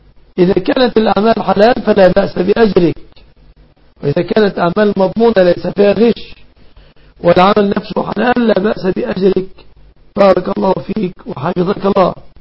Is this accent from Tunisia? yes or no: no; Egypt